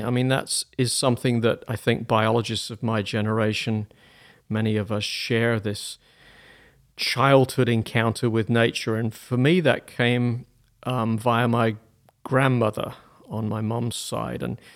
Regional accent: United Kingdom; I grew up in Britain. I went to college at Bristol University in the UK.

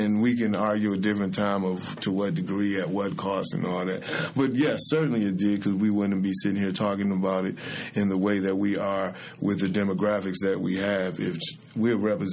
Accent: Romulus, Michigan, United States; I'm from Detroit, Michigan, particularly Romulus, Michigan.

